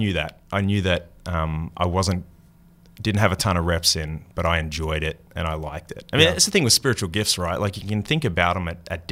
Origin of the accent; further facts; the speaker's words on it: Crow's Nest, Queensland, Australia; I really grew up in a town of 1,000 people. 2 hours inland from Brisbane, called Crow's Nest. Had 1,000 people in our little hometown. Went to a Methodist church